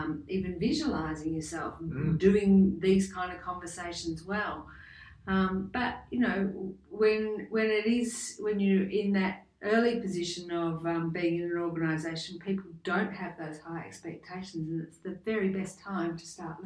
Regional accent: Australia; Well, being an Australian

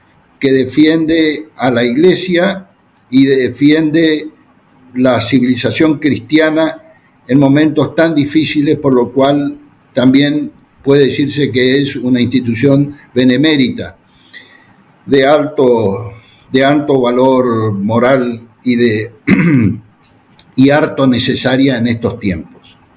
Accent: Corrientes, Argentina; sí, yo soy correntino, esto es una provincia de Argentina que es muy celosa de su autonomía.

